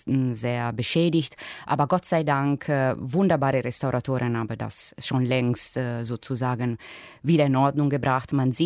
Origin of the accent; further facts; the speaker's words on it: Perugia, Umbria, Italy; German is a second language; Ich komme aus Perugia. Perugia ist die Hauptstadt Umbriens. Das heißt, ein bisschen fühle ich mich dort zu Hause.